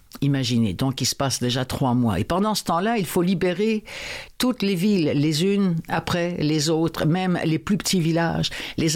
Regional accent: Normandy, France; je suis normande, alors je connais bien tout ce territoire-là, c'est là où j'ai passé toute mon enfance

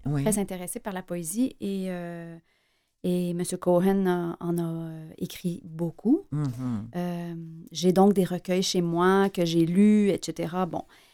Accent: Montreal, Quebec, Canada; moi qui est francophone, même si je suis montréalaise

